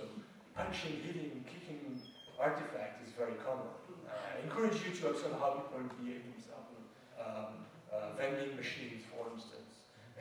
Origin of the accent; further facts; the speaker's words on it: France; But I come from France